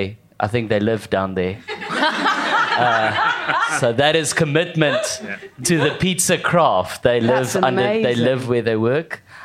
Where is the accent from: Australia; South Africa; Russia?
South Africa; I'm from South Africa, comedian.